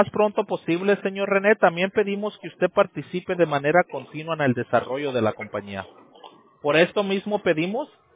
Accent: Lynwood, California, United States; now in Rancho Cucamonga, United States; yo nací y crecí en Linwood. Ahí soy tu vecino. Pues, era tu vecino. Y ahora vivo en Rancho Cucamonga.

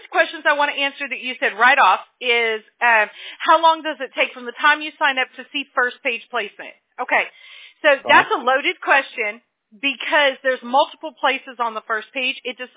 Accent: Apple Valley, California, United States; also born or lived in Mobile, Alabama; now in Orange County, United States; I mean, I was raised in Apple Valley. I was born in Mobile, Alabama, but I was raised in Apple Valley, California.

